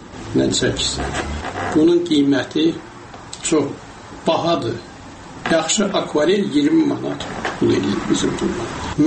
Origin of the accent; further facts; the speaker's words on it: Ganja, Azerbaijan; Mən özüm Gəncəliyəm.